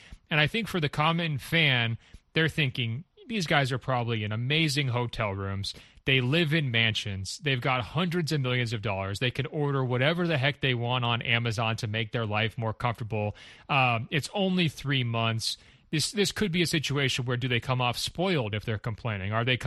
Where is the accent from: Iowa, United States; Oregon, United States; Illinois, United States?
Oregon, United States; there was wildfires back in my home state of Oregon